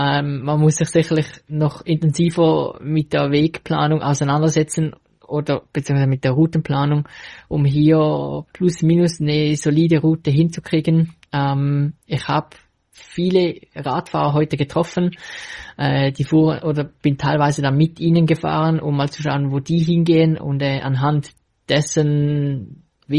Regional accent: Switzerland; Als Schweizer ist man sich ja schon eher gewohnt, dass es schnell mal hügelig sein kann und dass es nicht lange gerade Strecken gibt, sondern immer viele Unterbrechungen haben, weil einfach unsere Distanzen kurz sind.

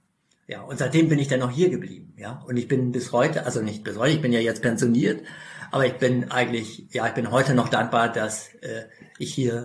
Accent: Lower Saxony, Germany; meine Heimat ist in Ostfriesland, 500 Kilometer entfernt etwa.

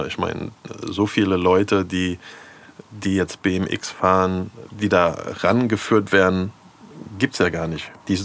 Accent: Frankfurt, Hesse, Germany

